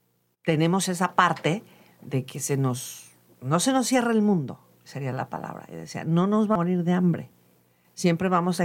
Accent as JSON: {"language": "Spanish", "country": "Mexico", "said": "Y de disfrutar todo lo que somos los mexicanos."}